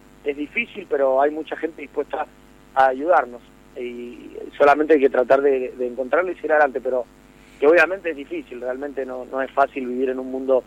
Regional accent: San Martín, Mendoza, Argentina; Yo soy de San Martín, hay una rivalidad muy grande, pero a mí Palmira me acogió como uno más y tengo parte de mi corazón aquí en La Jarilla.

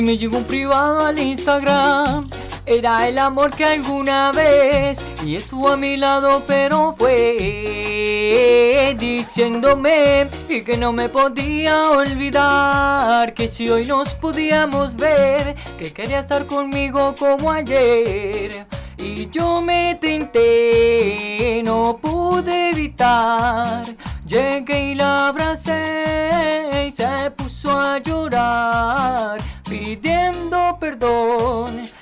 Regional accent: Luján, Argentina; Soy de Luján

